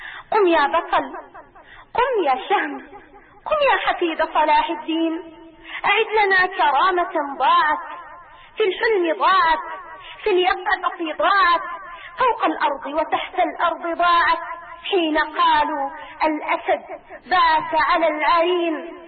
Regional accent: Syria; أنا لست شاعرة ولم أكتب الشعر من قبل، وأنا سورية ولم أرى سوريا

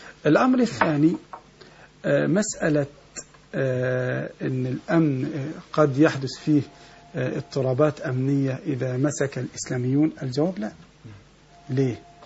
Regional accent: Egypt; يعني نحن كمصريين يجب أن نحترم أهل العلم

